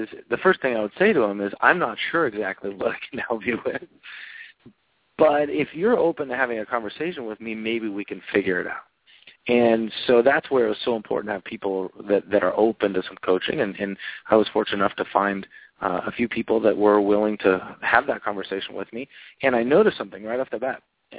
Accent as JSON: {"language": "English", "region": "Oregon", "country": "United States", "tie": "born or raised there", "said": "No, I grew up in Central Oregon."}